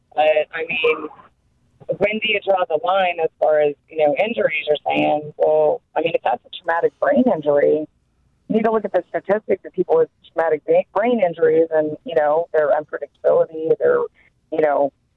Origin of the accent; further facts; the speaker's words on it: Kansas City, Missouri, United States; I mean, I'm from Kansas City.